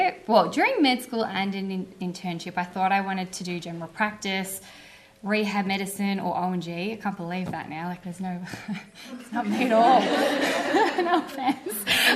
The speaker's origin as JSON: {"language": "English", "town": "Bendigo", "region": "Victoria", "country": "Australia", "said": "I finished school in like 07, high school. I'm from Bendigo originally."}